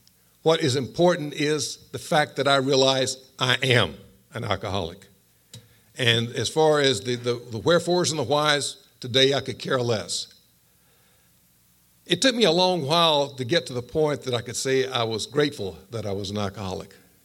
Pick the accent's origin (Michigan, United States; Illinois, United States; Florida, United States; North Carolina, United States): North Carolina, United States; As I said, I grew up in North Carolina, grew up in a middle-class family, and had good parents.